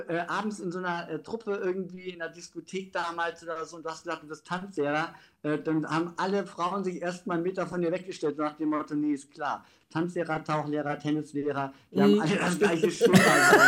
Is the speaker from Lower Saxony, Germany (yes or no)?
yes; Alfeld, Lower Saxony, Germany; komme gebürtig aus Alfeld und bin auch hier in Alfeld hängen geblieben